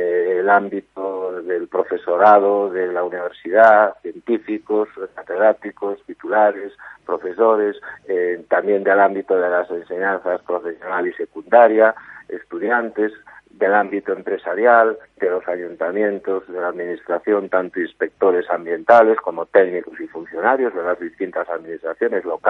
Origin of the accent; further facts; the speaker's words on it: Galicia, Spain; yo, como gallego comprometido con mi tierra y que siempre estoy pensando en Galicia